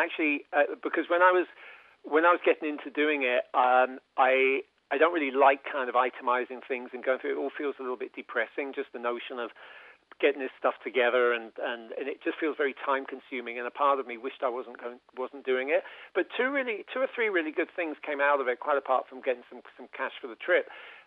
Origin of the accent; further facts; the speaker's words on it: United Kingdom; growing up in Britain